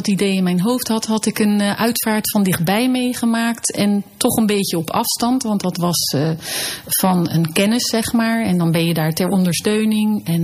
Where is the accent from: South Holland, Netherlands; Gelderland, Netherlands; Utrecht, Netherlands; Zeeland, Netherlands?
South Holland, Netherlands; The Hague; uiteindelijk ging ik van de lagere school naar het Maarland Lyceum in Den Haag. En daar heb ik de HAVO afgerond.